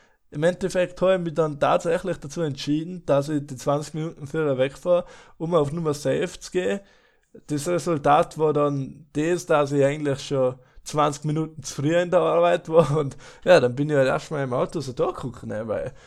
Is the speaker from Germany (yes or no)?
no; Wildschönau, Tyrol, Austria; ich bin aus der Wildschönau, für die, was noch nicht wissen, Wildschönau sagen wir